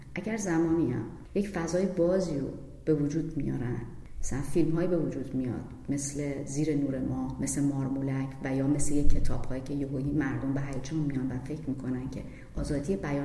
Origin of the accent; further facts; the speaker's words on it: Iran; born there; به عنوان یک زنی که در یک جغرافیای متولد شدم به نام ایران که کشور اسلام زده یه قابل بحث اینا